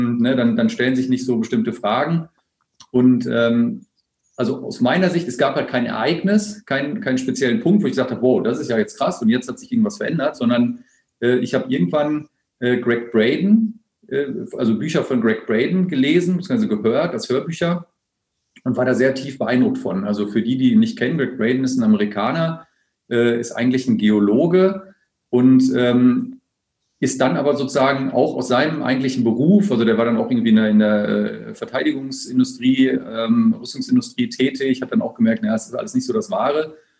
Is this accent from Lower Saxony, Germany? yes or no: yes; Hanover, Lower Saxony, Germany; born there; accent: standard High German; Also geboren bin ich im Jahr 1972, im Sommer, im August, in Hannover. Deswegen habe ich auch keinen Dialekt, sondern spreche das reinste Hochdeutsch.